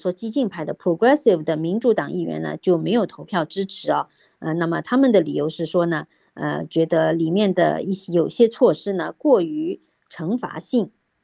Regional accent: United States; 经济问题是我们美国人在十一月大选前最关心的议题啊

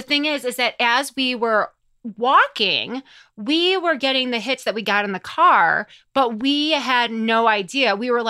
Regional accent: Chicago, Illinois, United States; we're from Chicago. It's like my hometown.

